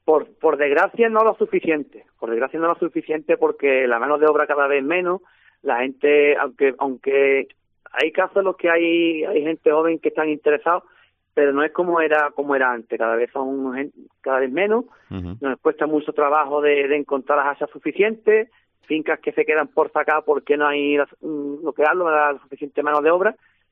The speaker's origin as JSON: {"language": "Spanish", "town": "Alcalá de los Gazules", "region": "Andalusia", "country": "Spain", "tie": "born or raised there", "said": "los montes propios de Alcalá de los Gazules, que viene de mi pueblo"}